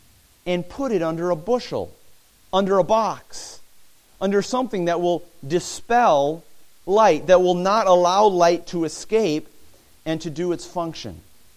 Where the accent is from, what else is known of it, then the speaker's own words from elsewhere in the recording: White Bear Lake, Minnesota, United States; I remember when I was growing up on White Bear Lake